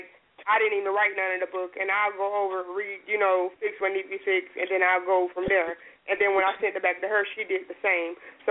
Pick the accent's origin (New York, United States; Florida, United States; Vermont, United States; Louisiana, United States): Florida, United States; now in North Carolina, United States; I am originally from Florida. I just relocated here to North Carolina. I am stationed in Pembroke. I relocated here in October of last year.